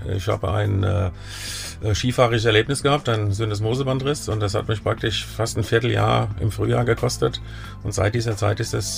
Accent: Mainz, Rhineland-Palatinate, Germany; born there; Aber dann 5 Jahre später haben sich meine Eltern wohl dann noch fürs Krankenhaus in Mainz entschieden.

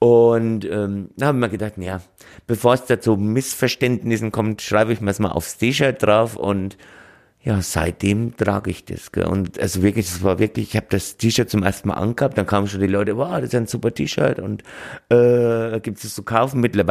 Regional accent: Bad Kissingen, Bavaria, Germany; ich komme aus Garitz, ein Stadtteil von Bad Kissingen mit einem eigenen Faschingsclub

